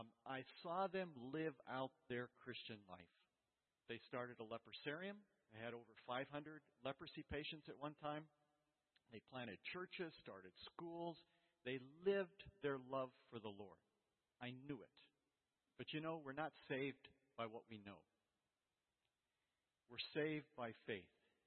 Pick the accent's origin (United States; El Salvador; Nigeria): Nigeria; born there; first language Yoruba; They were married there, and that's where I came. All right, so my first language was Yoruba.